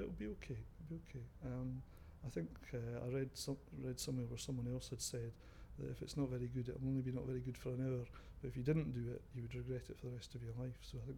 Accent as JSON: {"language": "English", "town": "Killin", "region": "Scotland", "country": "United Kingdom", "said": "I'm 54 and I'm from Killin, which is in Perthshire in Scotland."}